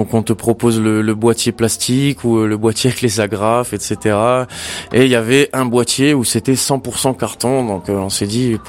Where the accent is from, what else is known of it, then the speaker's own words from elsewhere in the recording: Nouméa, South Province, New Caledonia; en grandissant en Nouvelle-Calédonie, même si moi j'ai grandi en ville, tu vois, donc j'étais la ville de Nouméa